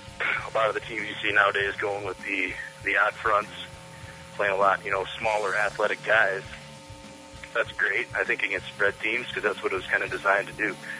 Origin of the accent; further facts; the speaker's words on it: South Dakota, United States; I was actually a head strength and conditioning guy at my hometown high school in South Dakota